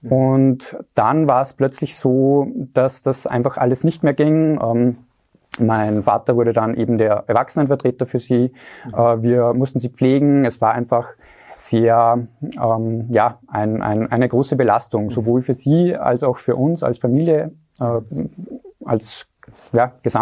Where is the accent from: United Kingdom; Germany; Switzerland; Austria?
Austria; Genau, also ich komme aus Österreich.